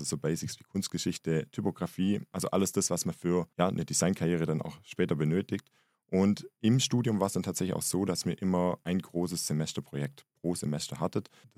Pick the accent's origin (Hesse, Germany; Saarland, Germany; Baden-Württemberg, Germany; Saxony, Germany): Baden-Württemberg, Germany; Biberach; in Biberach, also meiner Heimat, nicht weit weg von hier in Aulendorf.